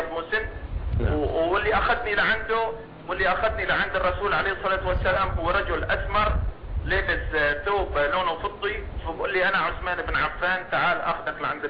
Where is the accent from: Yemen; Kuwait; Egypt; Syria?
Syria; now in Saudi Arabia; انا من سوريا طبعا مقيم بالسعودية